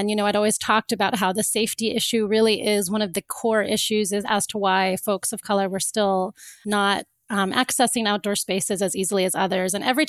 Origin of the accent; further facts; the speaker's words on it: Florida, United States; I know for me, when I grew up in Florida